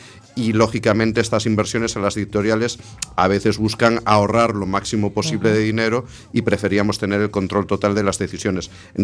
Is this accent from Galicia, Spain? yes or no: yes; A Coruña, Galicia, Spain; first language Spanish; yo soy castellano hablante, desgraciadamente me crié en una familia en la que no existe el gallego y siempre me he comunicado en castellano aquí en A Coruña.